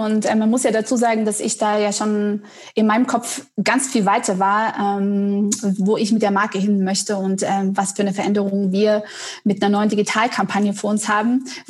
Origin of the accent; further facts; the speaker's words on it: Dresden, Saxony, Germany; born there; now in Detmold, Germany; Ich bin geboren in Dresden und hatte schon einige Stationen in meinem Leben jetzt hinter mir. Und bin jetzt in Detmold, wo der Firmensitz von Tamaris ist. Und ja, lebe da jetzt